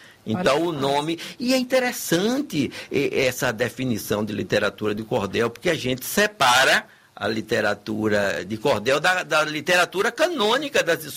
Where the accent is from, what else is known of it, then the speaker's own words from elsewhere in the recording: Santa Bárbara, Bahia, Brazil; porque eu sou baiano de Santa Bárbara, que é ali Portal do Sertão, entre Serrinha e Feira de Santana